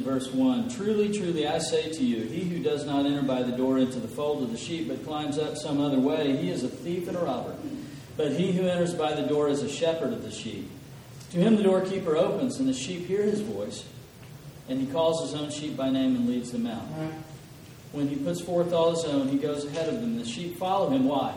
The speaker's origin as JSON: {"language": "English", "region": "Arkansas", "country": "United States", "said": "I'm from Arkansas. I mean, you know, we speak another language, but it's not Greek."}